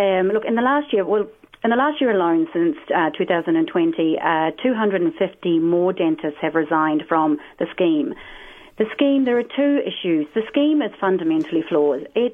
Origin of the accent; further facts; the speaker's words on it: New Zealand; I am the Kiwi.